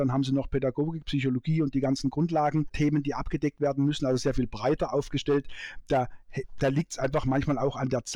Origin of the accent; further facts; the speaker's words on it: Fürstenberg, Baden-Württemberg, Germany; also born or lived in Mannheim; weil in der Nähe von Donaueschingen, wo ich herkomme, aus Fürstenberg, im kleinen Dorf, da gab es natürlich weit und breit keine Uni.